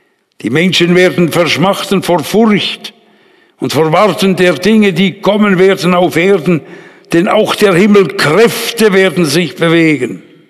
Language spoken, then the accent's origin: German; Switzerland; also ich komme ja nun aus der Schweiz und so.